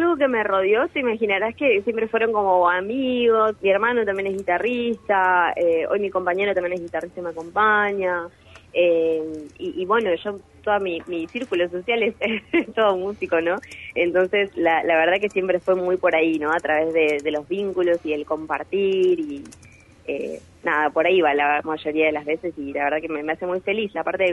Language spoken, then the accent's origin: Spanish; Ushuaia, Tierra del Fuego, Argentina; que es una canción que yo compuse para Ushuaia, yo soy de Ushuaia.